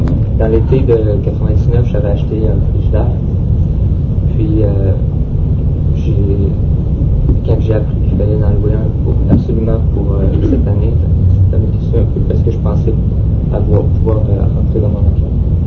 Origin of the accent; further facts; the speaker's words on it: Rimouski, Quebec, Canada; Je viens de Rimouski.